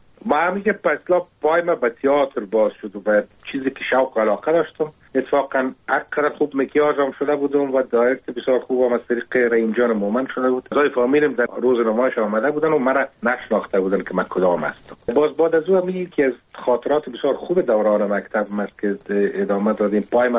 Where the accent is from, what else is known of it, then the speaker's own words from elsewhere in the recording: Kabul, Afghanistan; ما در کنار کابل نداری زندگی میکردیم،